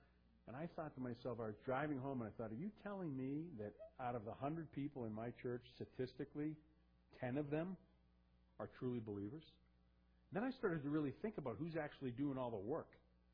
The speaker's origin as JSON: {"language": "English", "region": "Massachusetts", "country": "United States", "said": "I'm from Massachusetts."}